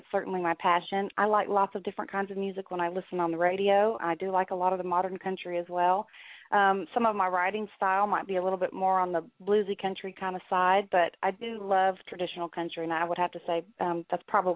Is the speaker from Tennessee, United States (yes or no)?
yes; Tennessee, United States; also born or lived in Florida; I was born in Florida, but we moved when I was only 2 years old to Tennessee, and I lived in Tennessee until I graduated high school.